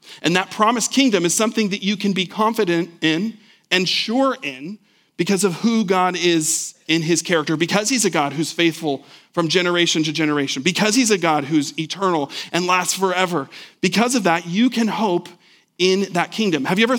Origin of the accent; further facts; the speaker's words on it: Albuquerque, New Mexico, United States; I grew up, going back to another childhood memory, I grew up in Albuquerque.